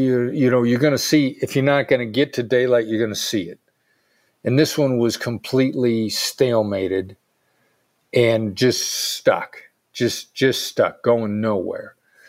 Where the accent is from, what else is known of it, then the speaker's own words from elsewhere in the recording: Iowa, United States; And I grew up in Iowa. I'd never been anywhere.